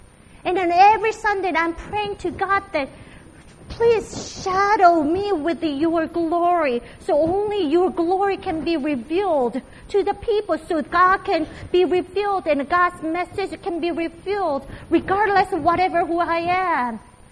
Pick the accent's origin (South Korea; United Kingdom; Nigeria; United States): South Korea; accent: Korean; English is a second language; pure American either because I have a Korean accent whenever I speak it in English, right? Can you hear my Korean accent?